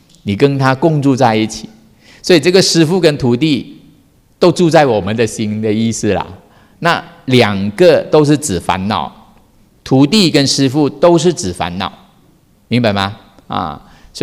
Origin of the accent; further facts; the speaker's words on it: Sabah, Malaysia; 就是我家乡啊，沙巴的家乡。